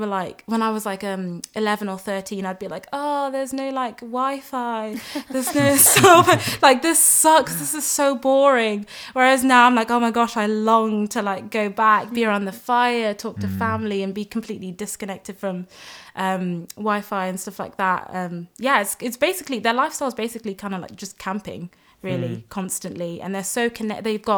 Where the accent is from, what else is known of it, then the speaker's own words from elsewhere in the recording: Zimbabwe; For me, so I was born in Zimbabwe, and me and my parents lived in the city, but a lot of my family lived in like the rural parts of Zimbabwe